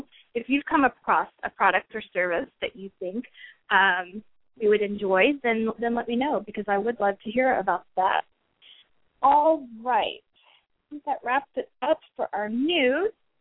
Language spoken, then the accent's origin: English; Houston, Texas, United States; It's cold for me, too. I'm from Houston